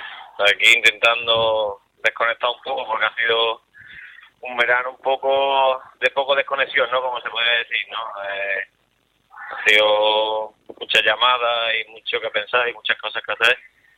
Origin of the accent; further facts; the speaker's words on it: Córdoba, Andalusia, Spain; aunque yo soy de Córdoba y vengo a Córdoba, mi vida la tenía en Elche